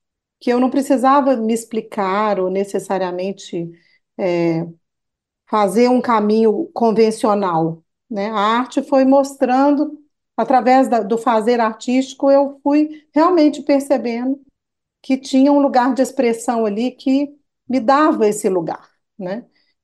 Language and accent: Portuguese; Minas Gerais, Brazil; accent: mineiro; now in São Paulo, Brazil; Não tem como, né, perder esse sotaque, por mais que eu moro em São Paulo há 9 anos, eu tenho esse jeito mineiro de ser.